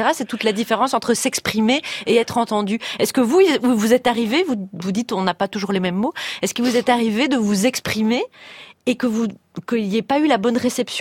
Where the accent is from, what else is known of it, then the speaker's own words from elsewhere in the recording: Belgium; nous, en tant que Belges